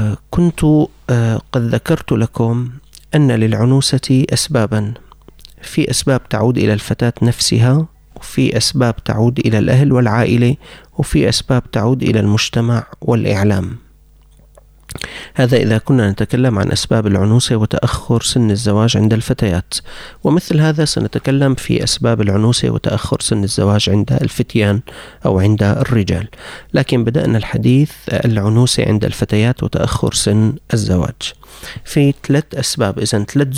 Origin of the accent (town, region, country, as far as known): Syria